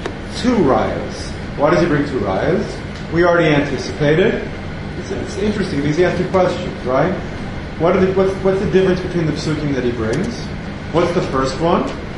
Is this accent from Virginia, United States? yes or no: no; Roslyn, New York, United States; I'm from Roslyn. Roslyn, Long Island.